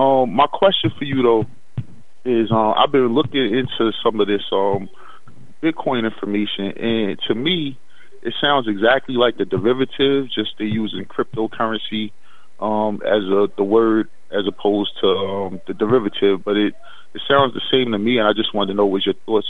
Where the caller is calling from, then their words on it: New York, United States; Peace, Dave. … in New York.